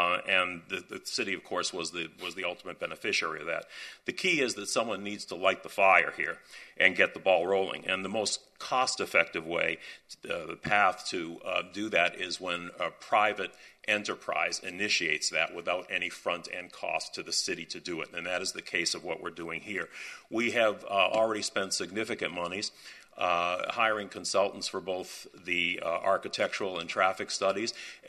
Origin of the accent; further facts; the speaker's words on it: Boston, Massachusetts, United States; So I come from Boston, and excuse me if I leave my R's out of certain words.